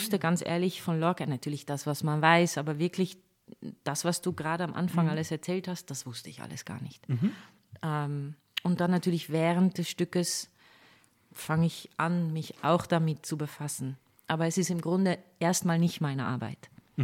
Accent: Netherlands; German is a second language; now in Germany; Holland, besser gesagt die Niederlande.

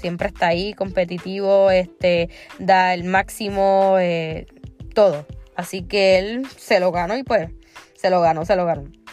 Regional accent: Argentina; Yo soy argentina full.

